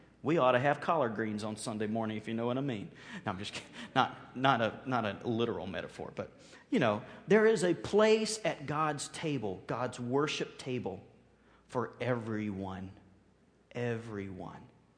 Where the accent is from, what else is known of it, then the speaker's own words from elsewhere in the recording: the South, United States; because I grew up in the South, every meal was like a sampling of the best the South has to offer as far as food.